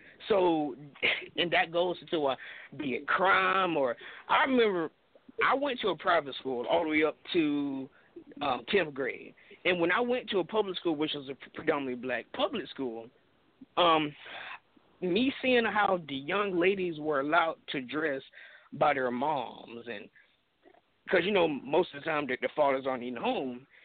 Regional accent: Jacksonville, Florida, United States; I'm from Jacksonville, Florida.

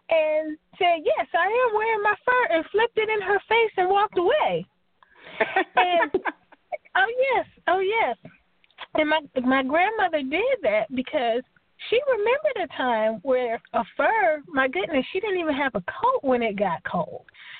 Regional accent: Miami, Florida, United States; we were born and raised in Miami, Florida.

